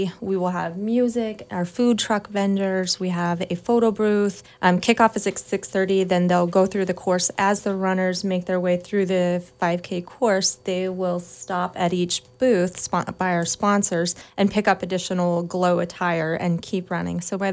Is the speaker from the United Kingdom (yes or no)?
no; Montana, United States; I am. And then my mom remarried and we went into the Army and moved all over the United States.